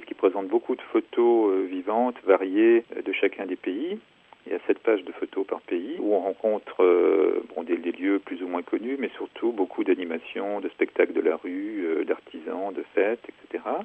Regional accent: Switzerland; mon espace de référence en tant que Suisse est rapidement devenu l'Europe, plutôt que la partie de la Suisse d'où je viens.

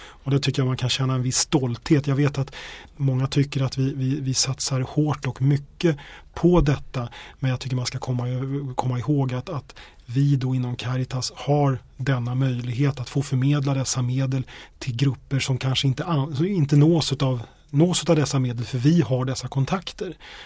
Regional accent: Uppsala, Uppsala County, Sweden; Jag kommer själv från Uppsala.

